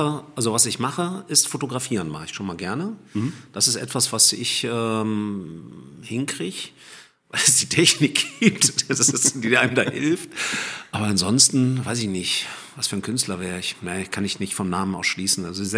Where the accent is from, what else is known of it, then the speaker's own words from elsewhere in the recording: Rhineland, Germany; Ich bin auch gerne ein Rheinländer, so ist das nicht. Ich bin ja im Rheinland aufgewachsen